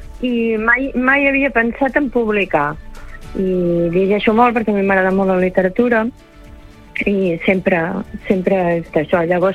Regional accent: Girona, Catalonia, Spain; és que a casa meu tots som de l'Empordà, jo sóc de Girona

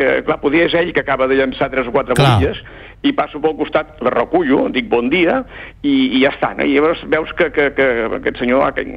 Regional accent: Girona, Catalonia, Spain; also born or lived in Palafrugell / Llafranc; Jo soc de Girona, tot i que havia viscut també a Palafrugell, a Llafranc, als anys 80, quan vaig començar a treballar de mestre.

